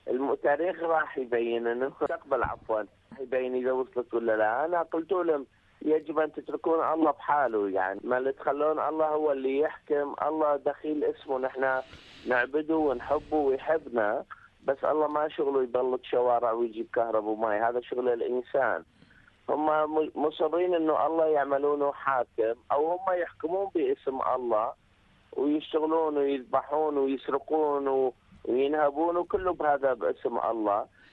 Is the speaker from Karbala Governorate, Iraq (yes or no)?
no; Mosul, Nineveh, Iraq; moved away; من 2003 إلى 2014 داعش كانت آخر تهجير بالنسبة للموصل، لو كانت أربع تهجيرات إحنا طلعنا من الموصل